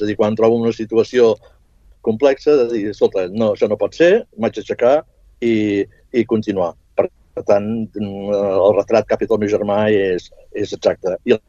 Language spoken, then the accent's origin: Catalan; Sabadell, Catalonia, Spain; born there; jo naixí a Sabadell, a l'Escola Pia.